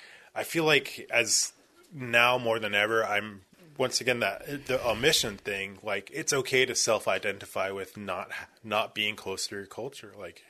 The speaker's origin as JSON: {"language": "English", "town": "Haines", "region": "Alaska", "country": "United States", "tie": "born or raised there", "said": "And all my life, growing up in Haines, I was everybody thinks I'm Clinkan."}